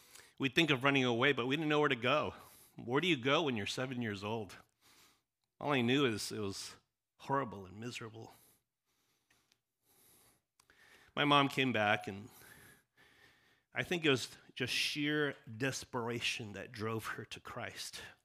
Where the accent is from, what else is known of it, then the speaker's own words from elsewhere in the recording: Los Angeles, California, United States; born there; I was born in South Central LA. I wasn't from the East